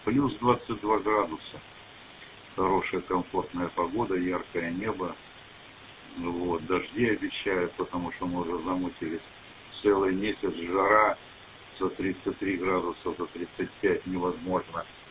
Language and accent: Russian; Saratov, Saratov Oblast, Russia; moved away as an adult; я из Саратова просто уехал, детей забрал. Вот, перебрался в еврозону